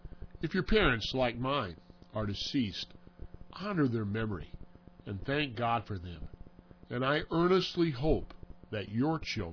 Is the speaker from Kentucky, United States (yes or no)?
no; Missouri, United States; Today I will be going out to my home state of Missouri to finalize some business issues regarding my mom's estate.